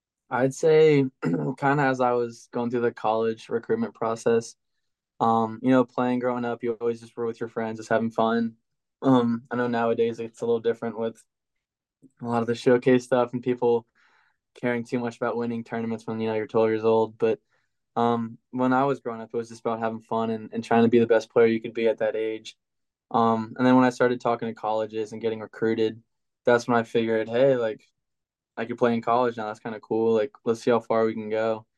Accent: Virginia, United States; Cause like I'm from Virginia and that's like, you know, one of the bigger schools in Virginia.

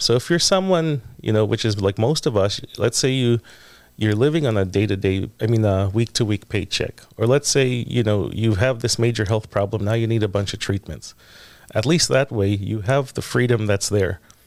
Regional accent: Philippines; And funny enough, like, you know, I'm already Filipino. I'm already far away from the city.

